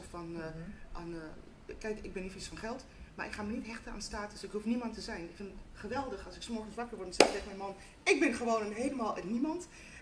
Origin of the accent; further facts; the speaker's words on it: South Africa; ik kom uit Zuid-Afrika. Ik ben Zuid-Afrikaans van origine. En ik kende alleen maar apartheid.